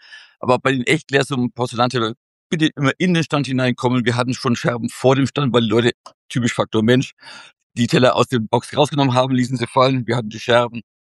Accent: Bavaria, Germany; Wir kommen aus Franken.

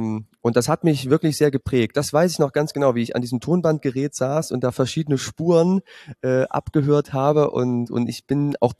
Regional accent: Jena, Thuringia, Germany; born there; Ich bin in Jena geboren

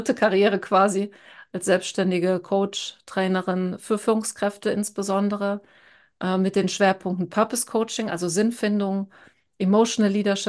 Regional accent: Rhineland, Germany; Also ich stamme tatsächlich ja aus dem Rheinland und bin nie wirklich länger da rausgekommen. Und ja, habe ganz normale Kindheit auf dem Land hier gehabt

